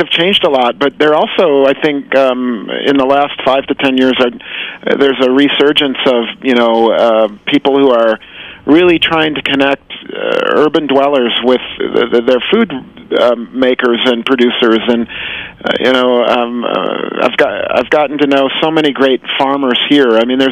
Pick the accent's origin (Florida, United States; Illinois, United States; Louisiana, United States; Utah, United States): Illinois, United States; Chicago; an open-air market in a resort town between where I grew up in Chicago.